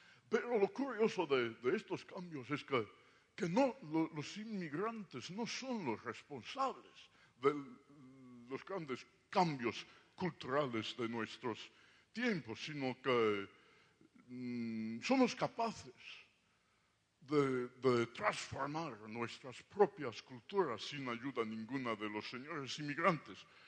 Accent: London, United Kingdom; Yo de niño vivía en Londres, en una zona muy cerca al parque zoológico

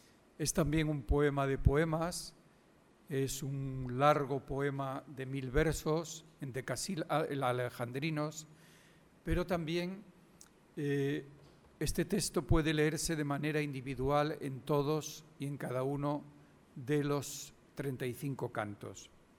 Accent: Castile and León, Spain; Toda esta provincia de León, de donde yo soy natal, de donde soy nativo, fue un territorio muy romanizado.

